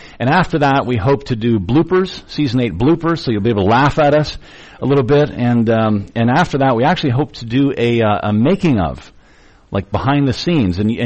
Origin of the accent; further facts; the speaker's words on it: Kitchener, Ontario, Canada; But I was born in Kitchener, Ontario. I lived there all my life